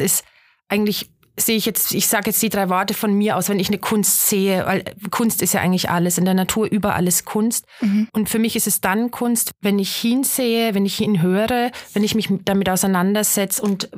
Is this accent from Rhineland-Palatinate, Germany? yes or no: no; Würzburg, Bavaria, Germany; Aus Würzburg.